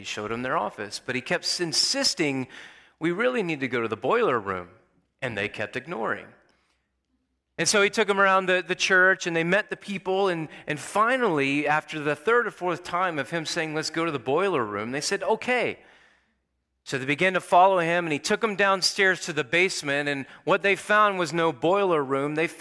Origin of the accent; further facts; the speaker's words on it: Bend, Oregon, United States; as Matt said, and I'm from Bend, Oregon.